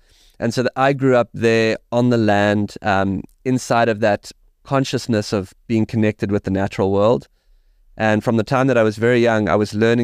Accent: South Africa; Growing up in South Africa, safaris, tracking, being out on the land

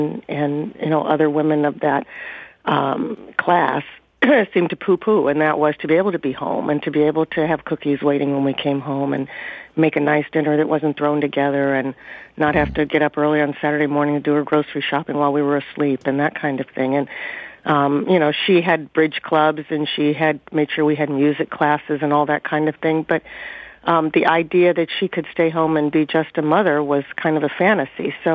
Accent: Cleveland, Ohio, United States; Yeah, that applies to us. I grew up in Cleveland, Ohio

